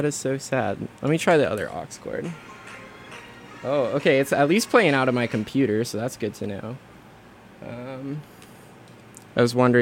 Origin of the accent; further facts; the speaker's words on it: Wisconsin, United States; I was raised in Wisconsin, so I wasn't built for this.